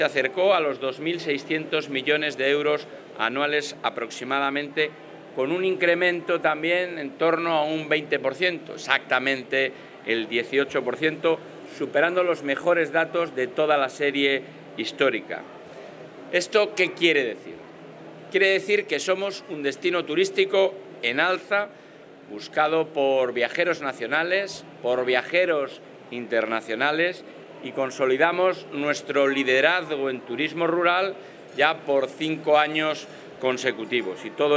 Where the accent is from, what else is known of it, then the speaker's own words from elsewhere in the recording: Castile and León, Spain; Castilla y León somos legado de España.